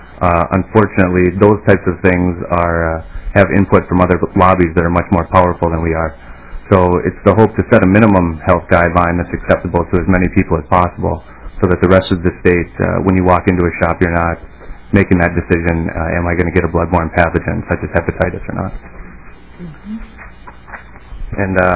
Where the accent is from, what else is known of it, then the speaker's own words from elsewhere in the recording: Duluth, Minnesota, United States; I'm from Duluth, Minnesota.